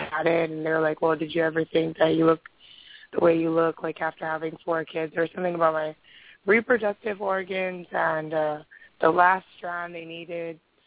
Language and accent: English; Hawaii, United States; I'm from Hawaii.